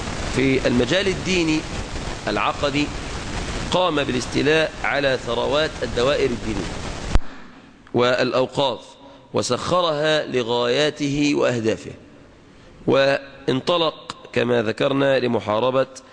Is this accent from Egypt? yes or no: yes; Egypt; في نشر آدابهم في بلادنا مصر